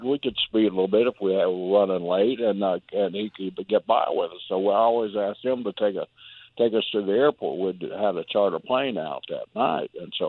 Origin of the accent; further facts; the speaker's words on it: Oklahoma, United States; Well, I grew up in Oklahoma, a little country boy. I'm not afraid of black snakes or anything like that.